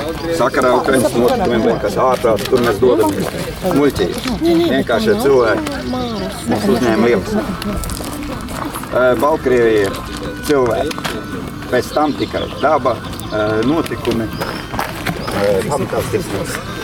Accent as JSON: {"language": "Latvian", "town": "Pļaviņas", "region": "Aizkraukle Municipality", "country": "Latvia", "tie": "born there", "said": "es esmu dzimis Pļaviņās un tagad pašreiz dzīvoju."}